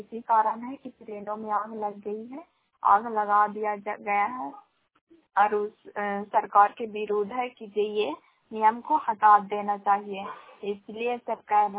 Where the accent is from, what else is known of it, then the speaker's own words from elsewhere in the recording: Sant, Bihar, India; ग्राम सांत पंचायत सांत प्रखंड सरायपसराय जिला नालंदा की निवासी हूँ।